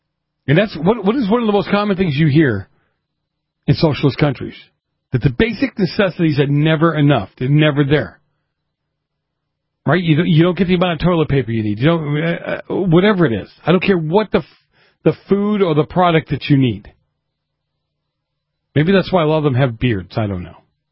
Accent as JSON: {"language": "English", "town": "Boston", "region": "Massachusetts", "country": "United States", "tie": "born or raised there", "said": "My family, I grew up in Boston. I grew up in a Democrat household."}